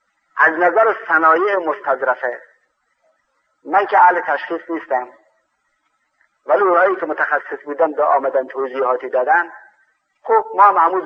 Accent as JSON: {"language": "Persian", "region": "Khorasan", "country": "Iran", "said": "من خودم که اهل خراسان هستم و اهل اون منطقه هستن،"}